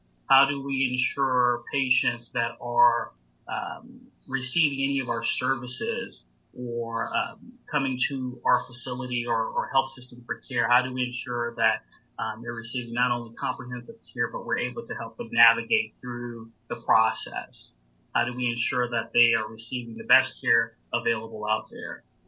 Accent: Florida, United States; so I'm originally from Florida. Both of my parents are Haitian, so I'm of Haitian descent.

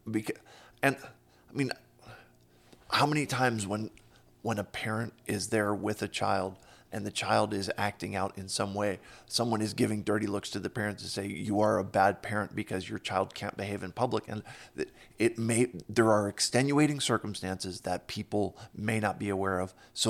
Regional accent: Pittsburgh, Pennsylvania, United States; I'm from the Pittsburgh area. I don't live in the city.

